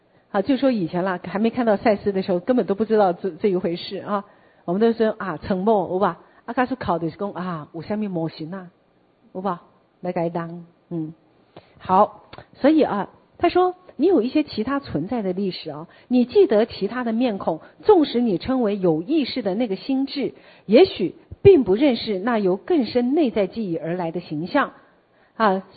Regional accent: Taiwan; 我们台湾人会有一个话说什么

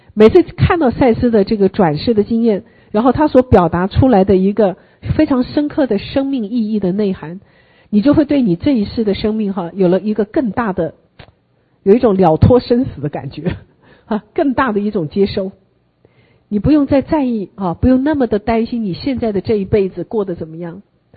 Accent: China; 错这个字啊，在我们中国人的文字里面听起来好严重啊

